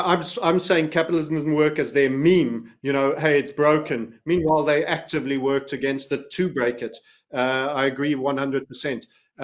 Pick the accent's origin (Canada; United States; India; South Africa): South Africa; And I do feel my home state of South Africa will not be far off